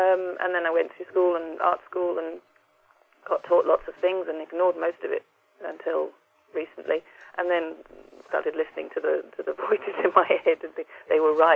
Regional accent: England, United Kingdom; she's Portuguese and I'm English

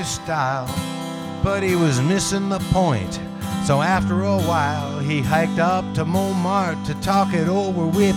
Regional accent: Oakland, California, United States; I'm from Oakland, California.

